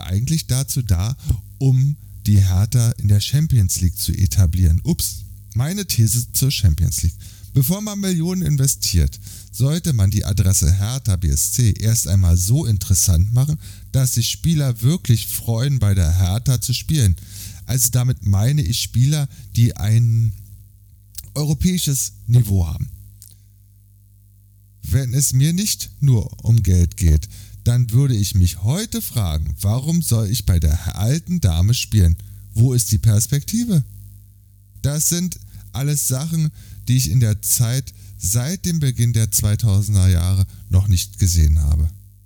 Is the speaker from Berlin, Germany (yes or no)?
yes; Berlin, Germany; Ich bin Berliner und liebe diese Stadt.